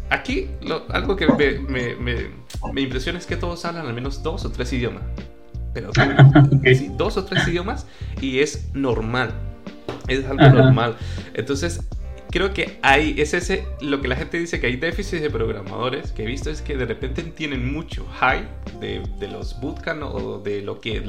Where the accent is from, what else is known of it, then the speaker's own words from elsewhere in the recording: Venezuela; also born or lived in Mexico / Colombia; now in Madrid, Spain; yo ahorita estoy en Madrid y yo soy de Venezuela, pero estoy viviendo en Madrid y viví también en México, en Colombia.